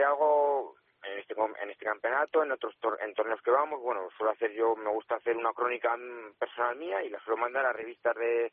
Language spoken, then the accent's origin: Spanish; Aldeanueva de Ebro, La Rioja, Spain; nosotros somos de Aldeanueva de Ebro